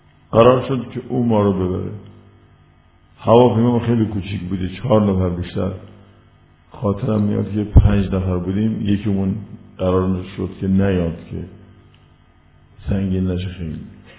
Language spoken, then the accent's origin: Persian; Yazd, Iran; مام که اصالتا یزدی هستیم